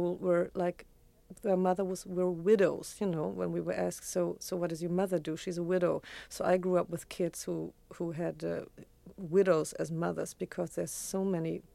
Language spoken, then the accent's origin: English; Hamburg, Germany; I was born in Hamburg in 1946, which is, of course, a classic year.